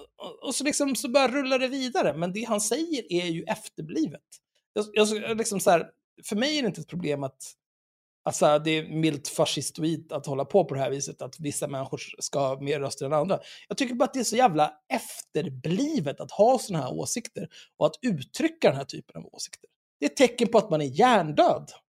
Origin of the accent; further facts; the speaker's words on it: Stockholm, Stockholm County, Sweden; jag är född och uppvuxen i Stockholm